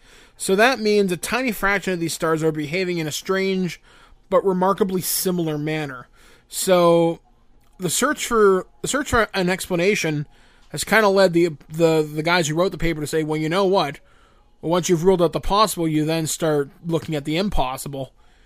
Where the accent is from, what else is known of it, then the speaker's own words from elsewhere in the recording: Canada; this one comes out of my home country of Canada.